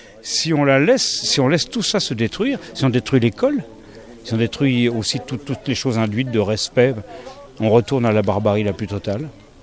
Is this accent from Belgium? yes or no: no; Occitanie, France; Alors on vient tous de la région de Montpellier, Béziers, Pézenas. Voilà, on vient de cette région-là.